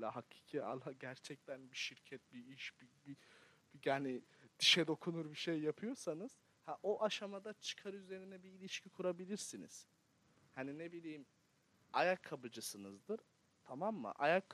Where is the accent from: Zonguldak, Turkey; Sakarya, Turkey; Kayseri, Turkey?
Zonguldak, Turkey; Ereğli; bak ben Ereğli'de büyürken Zonguldak Ereğli'liyim ben arkadaşlar.